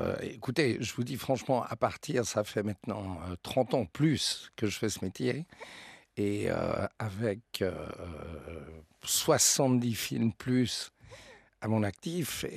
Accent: Geneva, Switzerland; je suis arrivé en Suisse. Et donc, j'ai été élevé à Genève depuis que je suis tout petit.

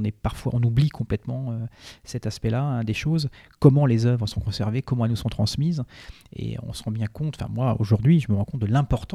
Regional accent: Nantes, Pays de la Loire, France; born there; Alors moi, je suis né à Nantes

